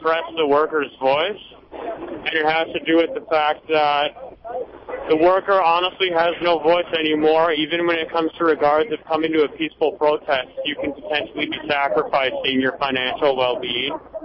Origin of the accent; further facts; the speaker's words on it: Minnesota, United States; I'm from Minnesota.